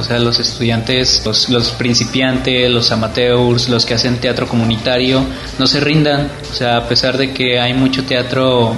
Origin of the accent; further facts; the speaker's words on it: Guadalajara, Jalisco, Mexico; Yo vengo de Guadalajara.